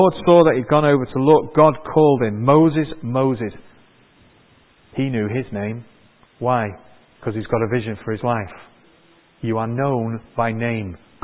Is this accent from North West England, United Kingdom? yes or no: yes; Manchester, North West England, United Kingdom; Now I'm from Manchester and there are vicious rumours about people from Manchester.